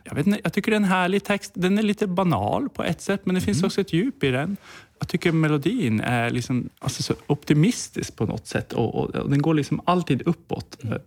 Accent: Nordland, Norway; Ja, i Lofoten där jag växte upp.

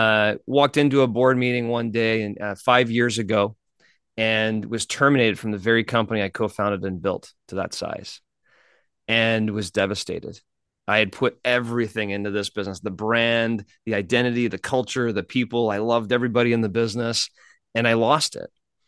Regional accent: Canada; moved away as an adult; now in United States; So I came from Canada to come to the United States to go to college.

